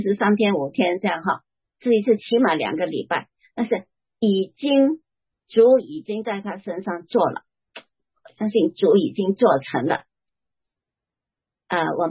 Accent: China; 不是照我们中国人的那种道德观念去做

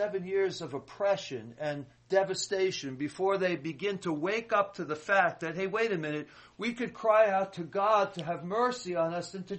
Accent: United States; I remember growing up in America.

